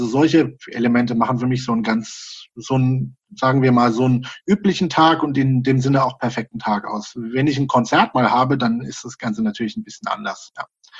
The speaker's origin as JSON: {"language": "German", "town": "Heidelberg", "region": "Baden-Württemberg", "country": "Germany", "tie": "born there", "said": "wie gesagt, ich bin 33 und ja, woher ich lebe in Karlsruhe zurzeit, geboren bin ich in Heidelberg."}